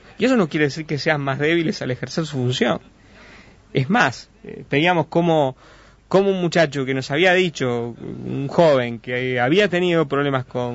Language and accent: Spanish; Uruguay; acá somos todos uruguayos